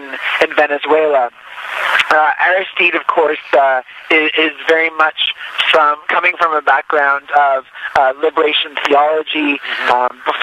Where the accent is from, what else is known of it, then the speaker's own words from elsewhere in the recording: Canada; as a Canadian